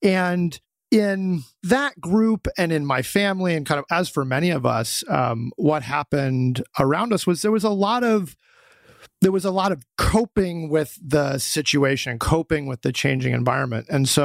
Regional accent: Boulder, Colorado, United States; So I'm from Boulder, Colorado. I'm the oldest of four. We're all within 5 years. And Boulder was this very fertile ground for me when I was young.

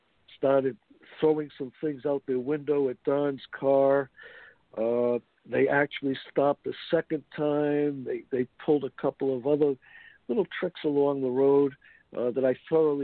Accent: Woonsocket, Rhode Island, United States; they were heading back to our hometown, not only Don and Sandra's, but my hometown of Woonsocket, Rhode Island.

